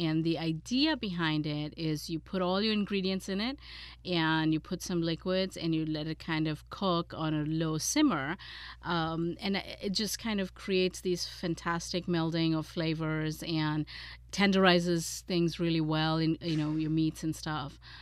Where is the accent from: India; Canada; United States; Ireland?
India; born there; No. So I was born in India.